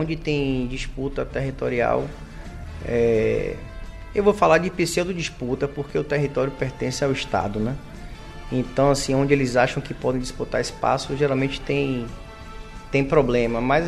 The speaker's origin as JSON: {"language": "Portuguese", "town": "Salvador", "region": "Bahia", "country": "Brazil", "tie": "born there", "said": "Nasci em Salvador, mas meus avós moraram por muito tempo, meu avô foi pescador aqui, tive tio que trabalhou em estaleiro, primos da Maria Mercante aqui em Ilhéus, eu passava férias em Ilhéus"}